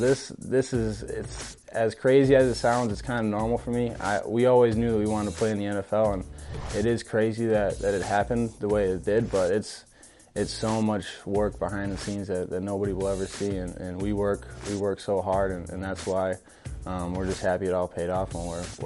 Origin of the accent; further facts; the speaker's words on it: Pewaukee, Wisconsin, United States; I was in Pewaukee, Wisconsin, my hometown, in my basement.